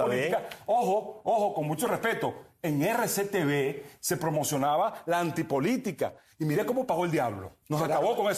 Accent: Venezuela; Somos todos los venezolanos.

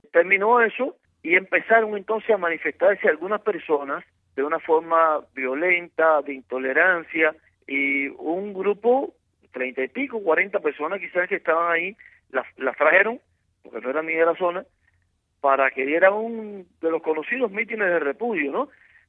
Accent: Cuba; yo soy un cubano más

